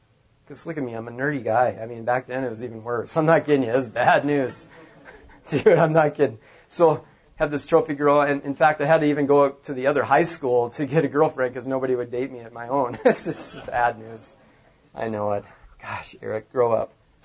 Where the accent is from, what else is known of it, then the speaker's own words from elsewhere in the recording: Helena, Montana, United States; So I grew up in Helena, Montana. We moved there in 1969. I was 18 months old. I went to school there